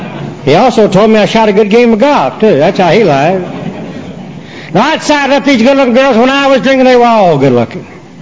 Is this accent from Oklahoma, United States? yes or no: yes; Oklahoma, United States; now in Fresno, United States; I remember growing up in Oklahoma, my mother and my dad used to have some real bad, hellacious arguments.